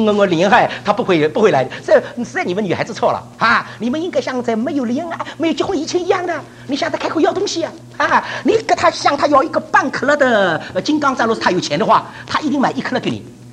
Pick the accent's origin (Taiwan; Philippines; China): China; Shanghai; also born or lived in Huzhou; 我还喜欢吃我家乡东西。我是浙江湖州人，长大在上海，